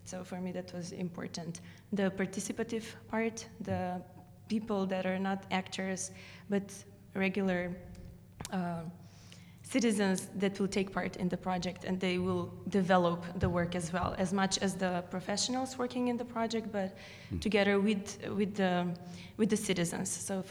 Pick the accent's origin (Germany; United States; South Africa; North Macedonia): North Macedonia; English is a second language; I'm coming from Macedonia. I'm working with the Macedonian team on the Chorus Project.